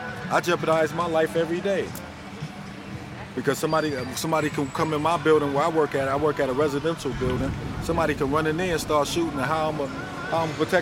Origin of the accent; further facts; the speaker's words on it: Buffalo, New York, United States; Yeah, I'm from Buffalo.